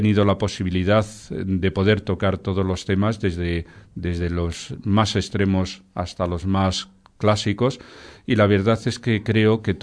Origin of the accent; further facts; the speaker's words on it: Ávila, Castile and León, Spain; born there; Y yo, como nací en Ávila, pues se tira un poco hacia mi tierra, me he quedado a mitad de camino.